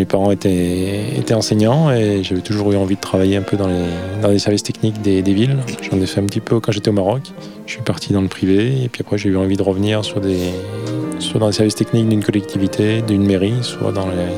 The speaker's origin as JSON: {"language": "French", "region": "Auvergne-Rhône-Alpes", "country": "France", "also_born_or_lived": "Marseille, France", "said": "je suis savoyard d'origine. J'ai fait le lycée Aix-les-Bains"}